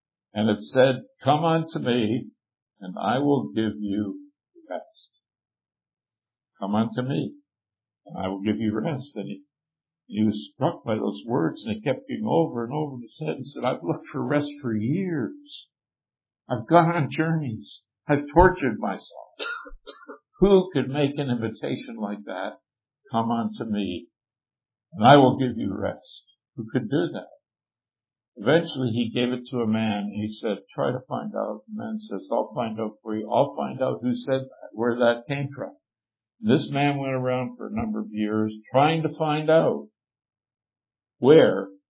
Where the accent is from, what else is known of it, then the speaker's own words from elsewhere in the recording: Canada; back when I was growing up in Canada